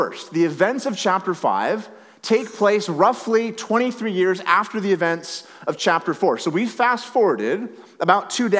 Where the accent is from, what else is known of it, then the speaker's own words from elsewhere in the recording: Washington, United States; I grew up in Northwest Washington, so for better or for worse, I love the Seattle Mariners.